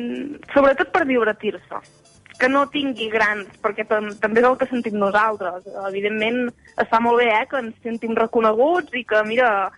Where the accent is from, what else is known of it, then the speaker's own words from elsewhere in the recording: Sora, Catalonia, Spain; ens hem traslladat a Sora, que és un poble petitíssim, de menys de 200 habitants, i allà passo, sí, fins fa mig any, sí, sí, soc de Sora, sí. I visc a pagès